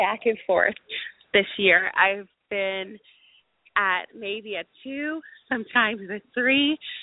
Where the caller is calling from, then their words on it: California, United States; I'm calling from California.